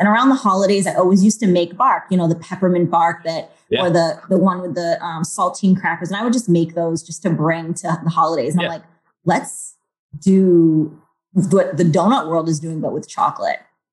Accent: Freetown, Massachusetts, United States; also born or lived in Boston; So I'm born and raised in Massachusetts, down in the South Coast area. Grew up in Freetown, Mass. Went to Framingham State College, lived in Boston all through my 20s.

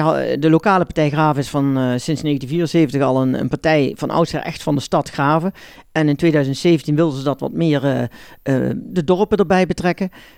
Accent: Escharen, North Brabant, Netherlands; Ik kom voor de partij, lokale partij Graven uit. Ik kom uit de Scharen.

